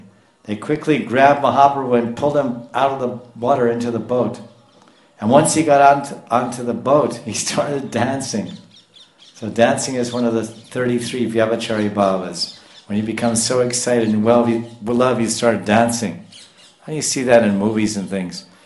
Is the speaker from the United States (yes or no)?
yes; New Jersey, United States; And I'm from America. I grew up on the ocean, Atlantic Ocean in New Jersey.